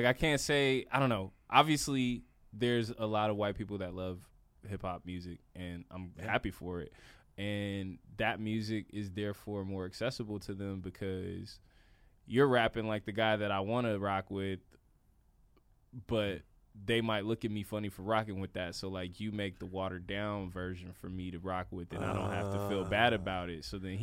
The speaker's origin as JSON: {"language": "English", "town": "Carson", "region": "California", "country": "United States", "said": "Like, I'm from Carson, but I feel like a lot of people that were from Carson, if they were doing music, like, they would try to claim Compton because it's right there."}